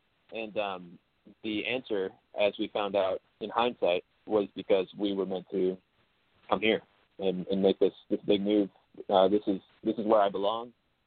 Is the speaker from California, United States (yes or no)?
no; Ellicott City, Maryland, United States; moved away as an adult; now in Las Vegas, United States; and I am a saxophone player from Ellicott City, Maryland. So I was born and raised in Maryland my whole life, right outside of Baltimore.